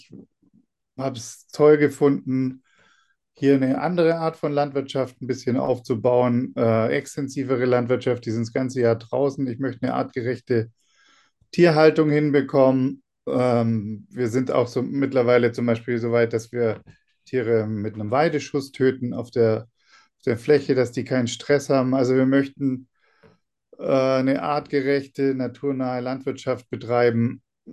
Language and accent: German; Baden-Württemberg, Germany; moved away as an adult; now in Werder, Germany; Ich bin vor 12 Jahren aus der Region Stuttgart, Tübingen, nach Brandenburg gekommen. Zuerst sogar ein kleines Dorf nach Kanin